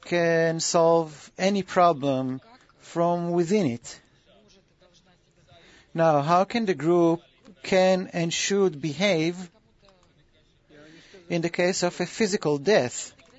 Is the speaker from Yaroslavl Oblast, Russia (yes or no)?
no; Moscow, Russia; I'm from Moscow.